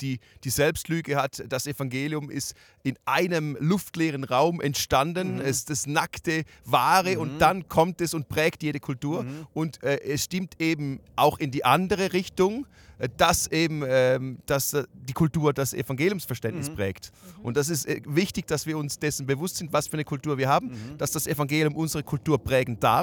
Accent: Switzerland; Dann komme ich als Schweizer, habe meine Vorstellungen von König

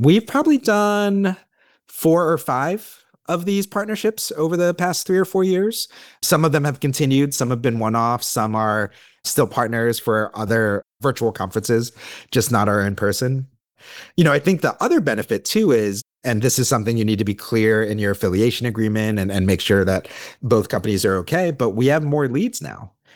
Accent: East Coast, United States; Growing up on the East Coast, I think not having a lot of different communities, I was lumped into this kind of not white perspective.

